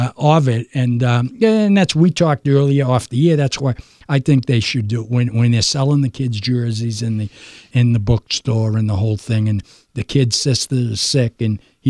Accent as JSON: {"language": "English", "town": "Boston", "region": "Massachusetts", "country": "United States", "tie": "born or raised there", "said": "since I was a little kid, growing up in Boston, they always were going to get the rings."}